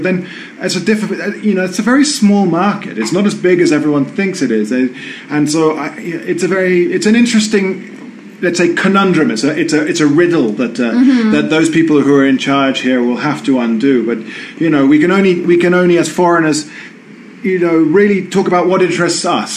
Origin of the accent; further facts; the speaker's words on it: London, United Kingdom; you come from Buenos Aires, I come from London.